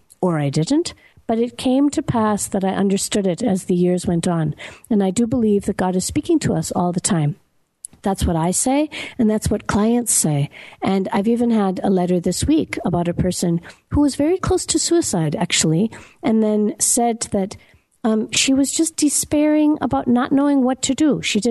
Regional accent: Minneapolis, Minnesota, United States; accent: American; And she asked me where I was from, because obviously I have an American accent. And I told her I was from Minneapolis.

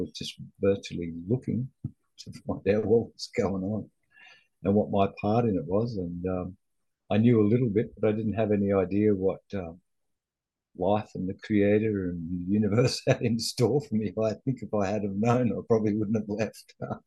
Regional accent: Australia; now in Canada; I'm an Aussie. I guess you can all tell by the accent. Who's ended up living in Canada and North America for the last 23 years, perhaps 24 years. I left Australia

